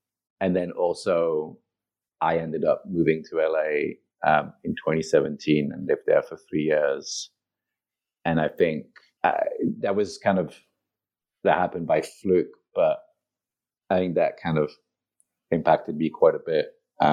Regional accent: France; English is a second language; moved away as an adult; also born or lived in Italy / England / Japan; I was born and raised in Europe, in France and in Italy. I went to university in England. I lived in England for a while. Then I lived in Japan for a while. Then moved back to Europe. Then I traveled all around Europe.

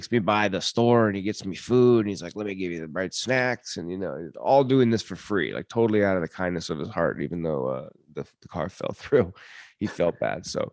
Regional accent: United States; I'm like, well, I'm from America.

